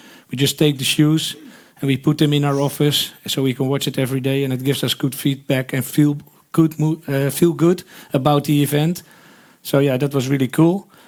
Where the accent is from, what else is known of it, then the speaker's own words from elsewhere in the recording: Amersfoort, Utrecht, Netherlands; in my hometown of Amersfoort.